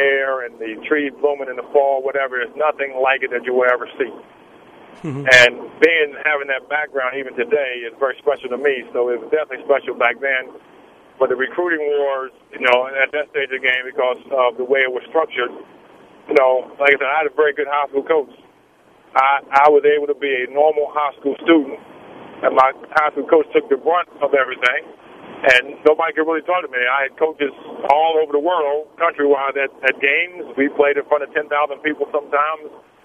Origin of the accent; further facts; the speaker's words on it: Harrisonburg, Virginia, United States; Growing up in Harrisonburg with my parents, my sisters, and my coaches and family and friends, but I was able to be a normal high school student.